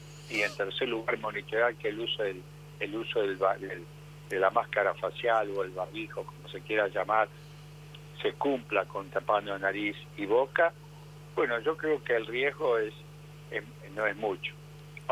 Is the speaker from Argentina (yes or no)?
yes; Argentina; Y bueno, somos argentinos